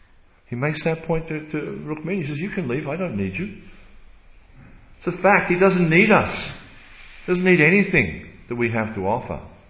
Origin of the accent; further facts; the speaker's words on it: Australia; It's just not part of the description of, you know, the job description of being an Australian, you know.